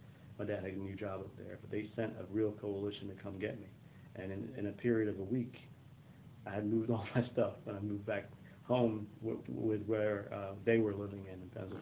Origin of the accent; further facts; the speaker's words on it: Somaliland, Somalia; also born or lived in London; now in Dayton, United States; Originally from, my heritage is from East Africa, in the country that is called Somalia, although where I'm from is Somaliland, and that place is trying to get its own independence.